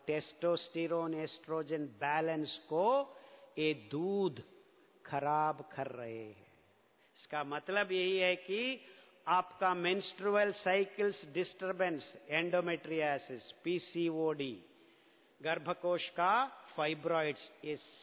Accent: Mysore, Karnataka, India; हम मैसूर से हैं.

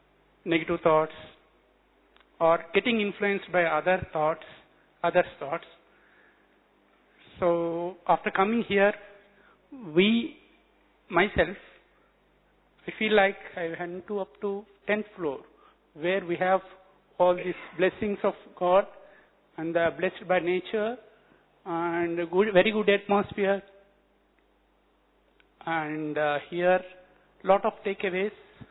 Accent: Hyderabad, Telangana, India; Before coming here, I was like

